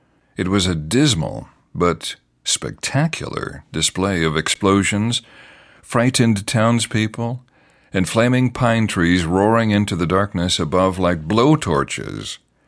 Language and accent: English; California, United States; Not to insult SF, I was born and raised in the Bay Area, a great place to start.